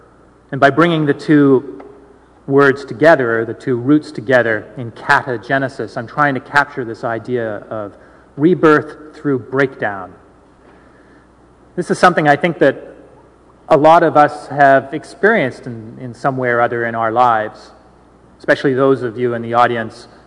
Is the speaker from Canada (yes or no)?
yes; Victoria, British Columbia, Canada; I grew up in Victoria, a West Coast boy